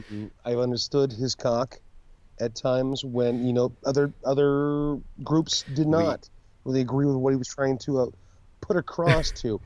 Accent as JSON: {"language": "English", "region": "Pennsylvania", "country": "United States", "said": "Like, motherfucker, I'm here. I'm from Pennsylvania, dude."}